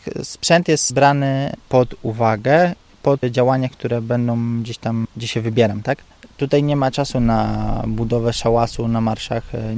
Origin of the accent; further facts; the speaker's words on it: Góra, Lower Silesian Voivodeship, Poland; ja pochodzę z miejscowości tam z Podrzucowa, z Góry Śląskiej. Z Góry przyjechałem do Warszawy, z Warszawy przyjechałem do Gródka